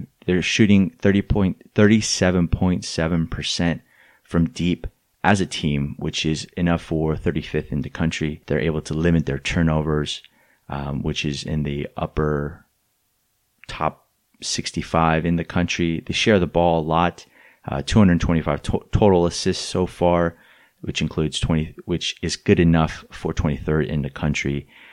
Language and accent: English; Torrance, California, United States; from my hometown, Torrance, California